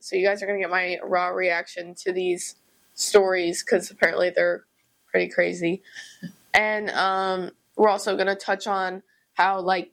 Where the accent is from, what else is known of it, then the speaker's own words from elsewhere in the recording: Iowa, United States; now in Florida, United States; well, for me, when I came down to Florida from Iowa for school